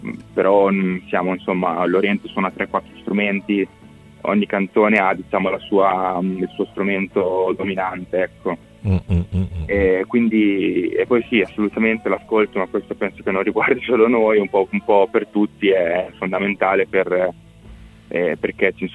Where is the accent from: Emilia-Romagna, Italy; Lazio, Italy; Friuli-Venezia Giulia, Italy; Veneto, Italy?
Emilia-Romagna, Italy; Bellaria-Igea Marina; now in Santarcangelo di Romagna, Italy; Siamo in Romagna, io e Lorenzo, adesso io abito proprio a Sant'Arcangelo, ma ho sempre abitato sulla riviera, tipo Bellarese Marina.